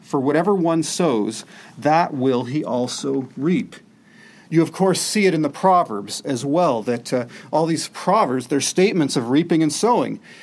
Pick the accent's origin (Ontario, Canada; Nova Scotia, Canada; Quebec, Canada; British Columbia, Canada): Ontario, Canada; Toronto; I grew up in the People's Church in Toronto